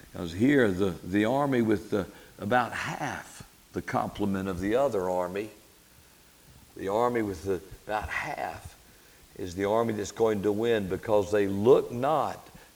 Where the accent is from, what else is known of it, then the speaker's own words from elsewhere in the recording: Fayetteville, United States; back in my early days growing up in Fayetteville